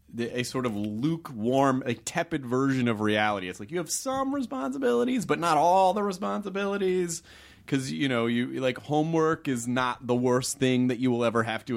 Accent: Tennessee, United States; I grew up in the South too, which was very counter culture for the immediate culture that I was around. Not to be disparaging against Tennessee

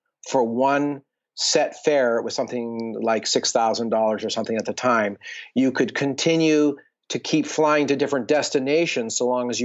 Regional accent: Nova Scotia, Canada; travel through Africa and up through Europe and back to Nova Scotia, my hometown.

